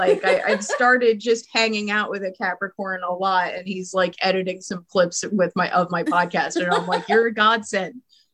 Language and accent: English; Philadelphia, Pennsylvania, United States; because I'm from Philly originally. So I used to go to like smaller shows in Philly.